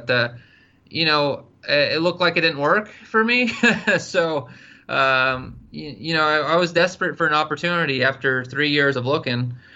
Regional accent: California, United States; I grew up in the Bay Area of California.

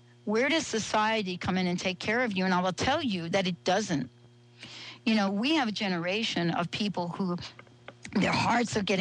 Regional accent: East Coast, United States; You know, I'm from the East Coast.

